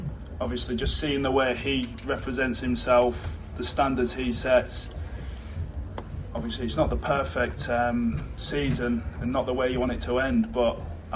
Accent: Bridlington, Yorkshire and the Humber, United Kingdom; Obviously, I'm from Brid. I know about York.

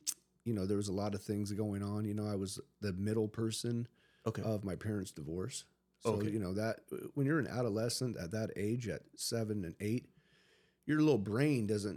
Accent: San Diego, California, United States; So I grew up in San Diego. I got kicked out of 4 elementary schools.

